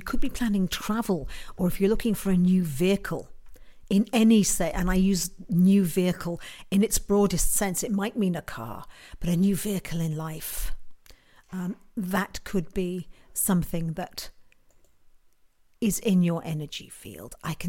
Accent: United Kingdom; I'm a Brit, and a lot of them are in the States

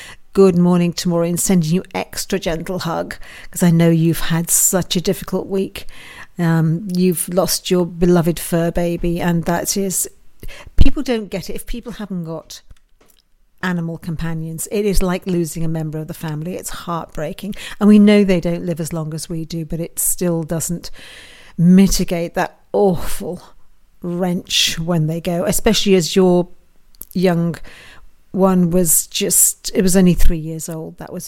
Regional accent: England, United Kingdom; Speaking as a Brit living in England

